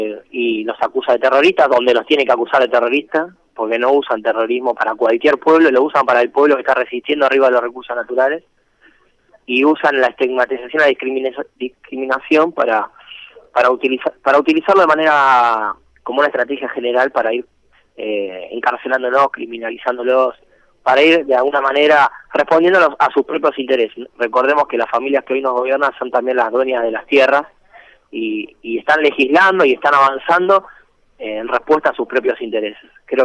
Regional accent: Argentina; Como argentinos y argentinas tendremos que discutir

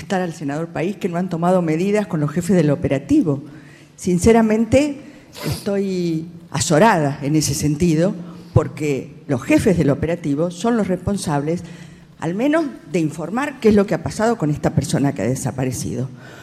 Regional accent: La Pampa, Argentina; Yo vengo de La Pampa

